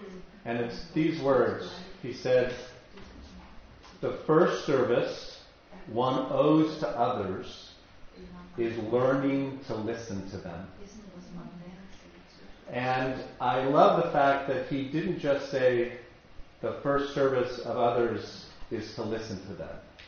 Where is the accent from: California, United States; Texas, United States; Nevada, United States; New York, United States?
California, United States; I'm a Californian and I live with earthquakes.